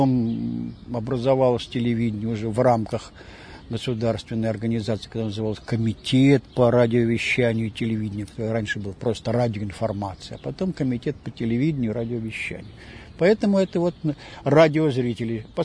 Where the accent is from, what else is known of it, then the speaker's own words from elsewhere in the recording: Moscow, Russia; moved away as an adult; now in Kyiv, Ukraine; Я родился и вырос в Москве. А в Киеве я уже живу и работаю 55 лет.